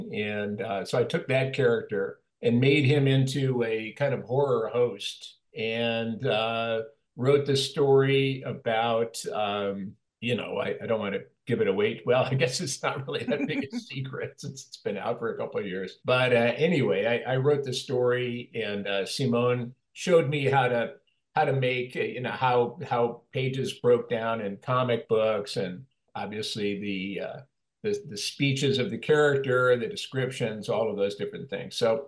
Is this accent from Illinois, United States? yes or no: yes; Illinois, United States; Hey, well, I'm from Illinois, so yeah, I know.